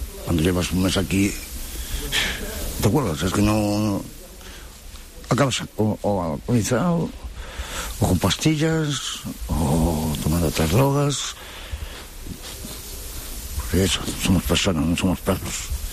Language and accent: Spanish; Galicia, Spain; Yo soy gallego. Gallego. Soy gallego.